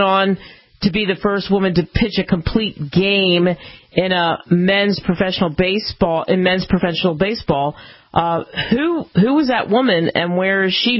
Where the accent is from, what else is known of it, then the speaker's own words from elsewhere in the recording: Pennsylvania, United States; I grew up in outside of Philly, and I grew up watching the Philadelphia Phillies. I grew up in that baseball culture